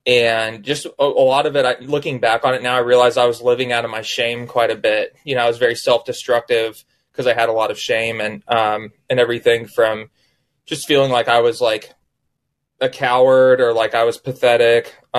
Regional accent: Anchorage, Alaska, United States; also born or lived in Tallahassee, Florida; so originally I was born here in Tallahassee, Florida. And then my mom was in the Air Force. So we lived in Anchorage, Alaska for, close to 10 years, just after I was born.

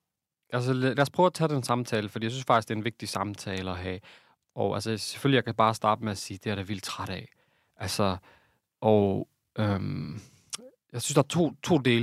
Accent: Aarhus, Central Denmark Region, Denmark; Og vi er fra Aarhus, ja. Det er rigtigt.

